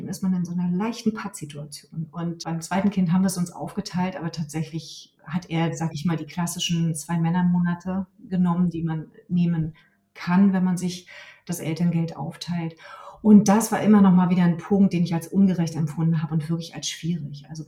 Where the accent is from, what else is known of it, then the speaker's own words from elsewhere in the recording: Rostock, Mecklenburg-Vorpommern, Germany; born there; Ich bin gebürtige Rostockerin.